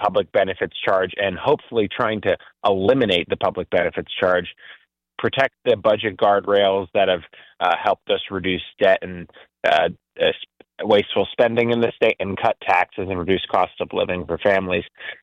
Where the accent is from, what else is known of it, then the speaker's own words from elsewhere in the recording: Connecticut, United States; Well, I was born and raised in Connecticut. Spent most of my career working in Fairfield County, in shipping and renewable energy.